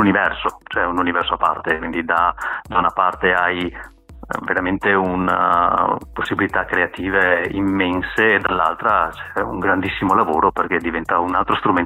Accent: Mestre, Veneto, Italy; Beh, io sono di Mestre, per cui il Veneto è casa mia.

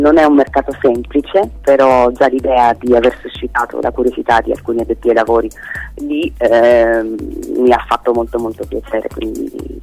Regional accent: Calabria, Italy; io sono calabrese, quindi sono abituata ad un clima decisamente più caldo

